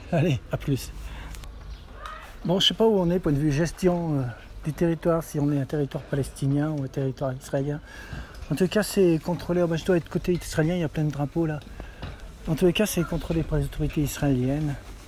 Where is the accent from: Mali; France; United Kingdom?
France; Alors non, j'ai pas de couteau et je suis français.